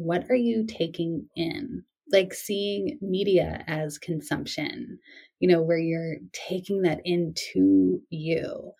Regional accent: New England, United States; Like I grew up in New England. I love New England.

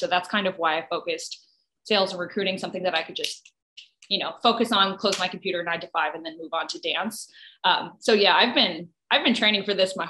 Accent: New Jersey, United States; moved away as an adult; I grew up in New Jersey. You know, my friends live in Philly. I went to Penn State. I worked in Boston. So I've really done the Northeast

